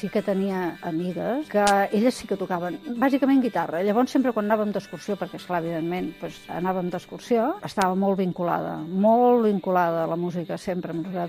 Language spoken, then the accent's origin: Catalan; Barcelona, Catalonia, Spain; tinc 62 anys i sóc de Barcelona.